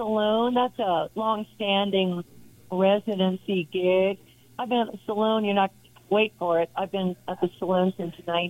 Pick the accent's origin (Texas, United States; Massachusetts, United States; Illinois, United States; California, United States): Texas, United States; Dallas; I was raised in Texas. I moved 15 times before I was 17.